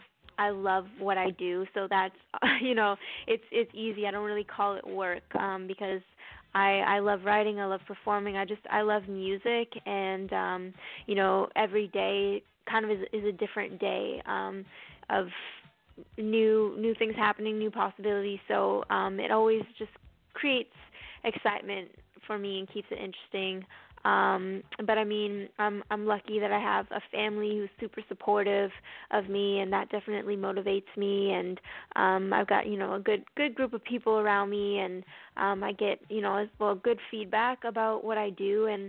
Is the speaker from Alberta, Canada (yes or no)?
no; Toronto, Ontario, Canada; Yeah, like you said, I'm from Toronto.